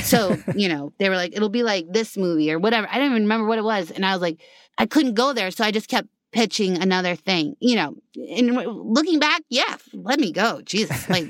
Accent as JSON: {"language": "English", "region": "Colorado", "country": "United States", "tie": "born or raised there", "said": "and I grew up in Colorado. I went to school at the University of Colorado for a year."}